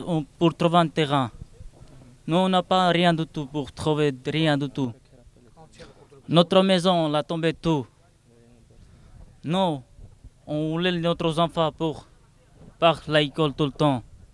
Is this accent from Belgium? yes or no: no; Romania; now in France; Bonjour tout le monde, on est des Roumains, on est des Français, on est de toute vie, on est de toute famille ici. On est arrivé en France pour chercher du travail.